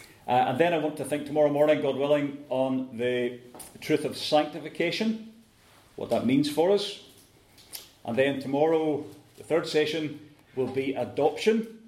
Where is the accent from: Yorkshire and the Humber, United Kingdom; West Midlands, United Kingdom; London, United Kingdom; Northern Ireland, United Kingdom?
Northern Ireland, United Kingdom; accent: Scottish; also born or lived in Scotland; I know some of you guys. I'm from Northern Ireland. I have a Scottish accent. I'm not sure why, but that's, you might think I'm from Scotland, but I'm not really. I'm from the north of Ireland. I spent some time in Scotland